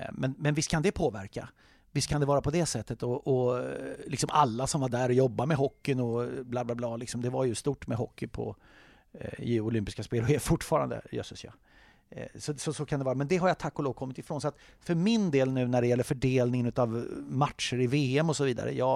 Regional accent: Sweden; jag skäms som svensk kommentator att sitta och kommentera sånt här uselt.

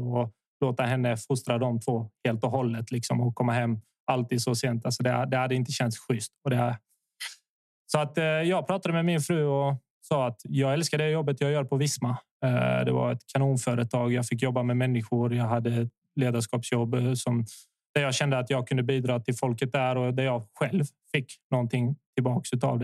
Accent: Zvornik, Republika Srpska, Bosnia & Herzegovina; Swedish is a second language; also born or lived in Kristianstad; now in Sweden; Född i Bosnien, i en liten stad som heter Zvornik vid, i östra Bosnien, gränsen till Serbien. Så därifrån kommer jag, där är jag född. Men jag kom till Sverige under de här tråkigheterna på Balkan 94. Och då landade man i Kristianstad

